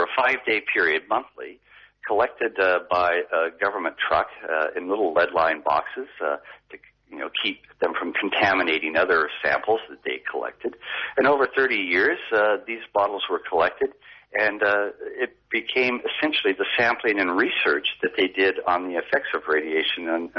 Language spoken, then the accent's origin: English; Ballarat, Victoria, Australia; at the Ballarat Fine Arts Gallery, which was my hometown, obviously